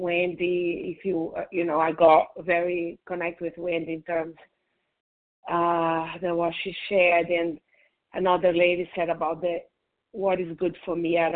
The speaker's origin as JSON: {"language": "English", "country": "Brazil", "second_language": "English", "lives_now": "United States", "said": "I moved from Brazil to here. I'm by myself. I have no family here."}